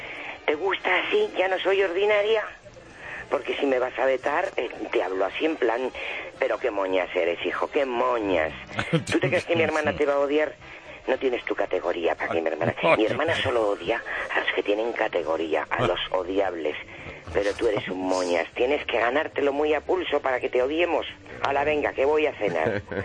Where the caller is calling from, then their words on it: Madrid, Community of Madrid, Spain; de Madrid.